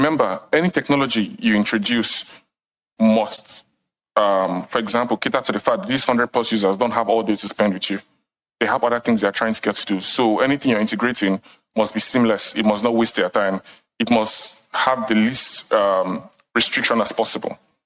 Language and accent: English; Nigeria; I'm … and from Nigeria